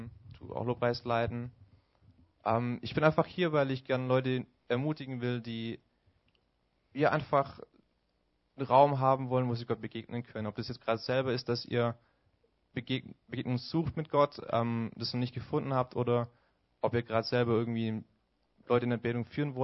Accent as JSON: {"language": "German", "town": "Nürtingen", "region": "Baden-Württemberg", "country": "Germany", "said": "Ja, nicht. Ich bin 22, ich komme aus Nürtingen bei Stuttgart."}